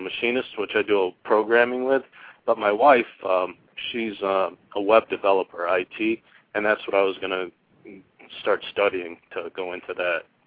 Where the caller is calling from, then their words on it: Cleveland, Ohio, United States; I'm calling from Cleveland, Ohio.